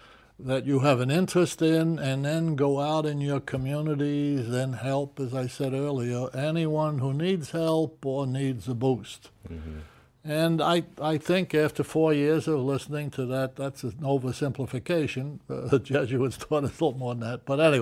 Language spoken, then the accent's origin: English; New York City, New York, United States; In New York City, Manhattan. East End Avenue. Yeah, that was the rats and the cockroaches were bigger than the tenants.